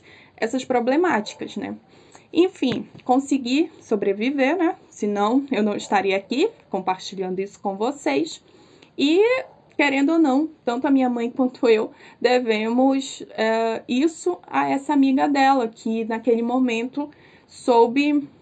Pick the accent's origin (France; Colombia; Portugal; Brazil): Colombia; sou colombiana, eu tenho o registro colombiano, porque eu nasci na Colômbia, né, gente? Nasci no lado colombiano ali, daquela região, e tenho o registro.